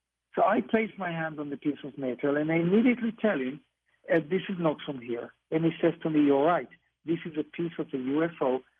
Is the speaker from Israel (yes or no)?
yes; Israel; I told Ed, I'm Jewish, I'm from Israel.